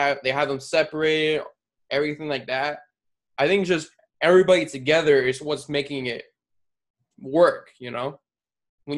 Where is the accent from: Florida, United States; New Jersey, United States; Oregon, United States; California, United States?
Florida, United States; That's how Floridian Picks works, and we're from Florida